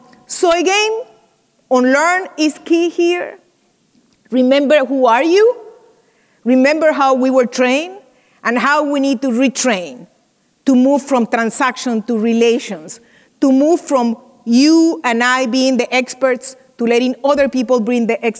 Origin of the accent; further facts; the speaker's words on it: Venezuela; We are working in Venezuela right now, in the middle of one of the most difficult moments of my home country.